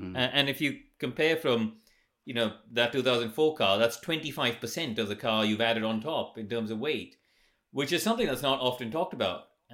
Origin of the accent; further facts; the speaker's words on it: India; when I grew up in India, we had these chairs, which, you know, you had these sort of wooden legs and you'd rock back and forth in your chair.